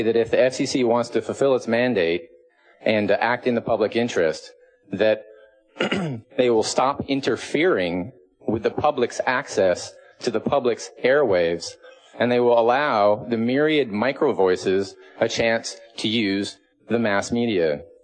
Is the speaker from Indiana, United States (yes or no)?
no; Seattle, Washington, United States; I'm from Seattle